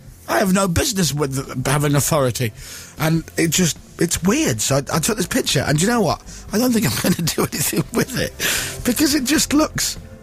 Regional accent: Leeds, Yorkshire and the Humber, United Kingdom; Well, I was brought up in Leeds.

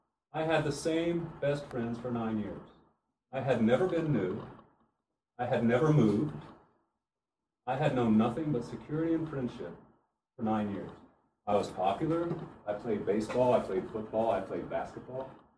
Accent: Tennessee, United States; I grew up in Tennessee.

